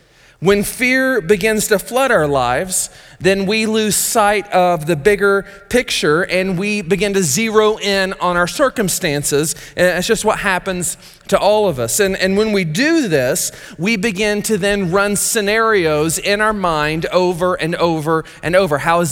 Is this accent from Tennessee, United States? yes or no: yes; Tennessee, United States; go the 7 hours or so away to Tennessee to plant a church in my hometown.